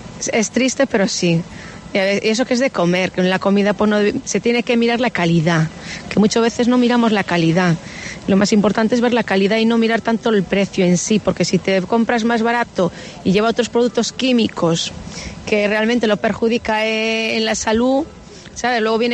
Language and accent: Spanish; Ponteareas, Galicia, Spain; Yo soy de Puente Areas, de la zona de Vigo.